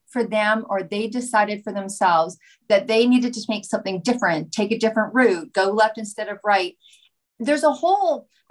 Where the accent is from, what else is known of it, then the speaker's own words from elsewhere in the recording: Canada; I'm from Canada